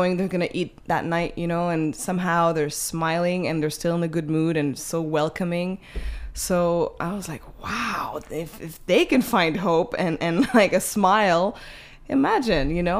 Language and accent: English; Montreal, Quebec, Canada; born there; Born in Montreal, but my mom and dad were born and raised in Haiti.